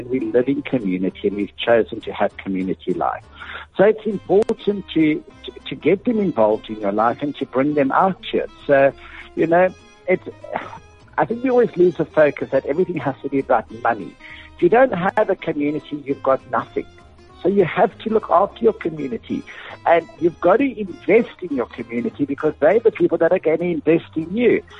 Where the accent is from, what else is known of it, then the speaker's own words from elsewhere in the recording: Lesotho; I was born in Pittsburgh, and then I grew up in Lesotho.